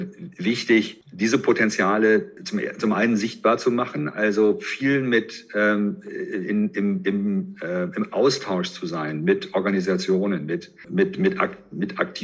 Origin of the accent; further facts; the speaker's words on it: western Germany, Germany; now in Berlin, Germany; Ich komme ja selber aus dem Westteil Deutschlands. Ich lebe zwar jetzt in Berlin, aber das ist nach wie vor noch meine Heimat.